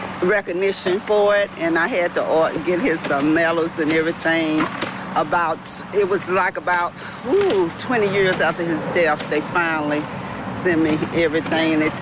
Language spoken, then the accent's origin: English; Texas, United States; which we were raised in East Texas in a small rural area